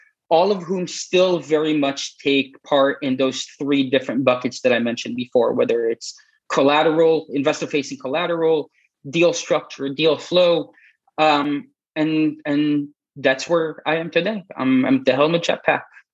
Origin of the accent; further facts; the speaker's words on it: Florida, United States; also born or lived in Israel / Italy / London / Shanghai; enough to live in 4 different countries and 15 different cities so far. Originally from Israel, I grew up in South Florida. I studied in Italy for a time. I spent some time in London, moved to Shanghai, like I mentioned before, Hong Kong.